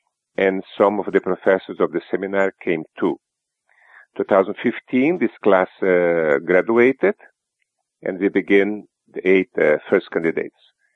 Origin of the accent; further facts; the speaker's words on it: Brazil; English is a second language; because Mozambique is a Portuguese-speaking country like Brazil, my home country.